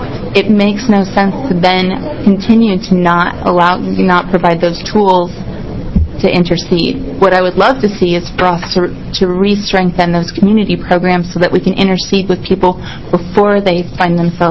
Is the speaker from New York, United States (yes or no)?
no; Oregon, United States; now in Portland, United States; traveled there, it's a long ways away from where I live in Portland, and even longer still from where I grew up in Southern Oregon.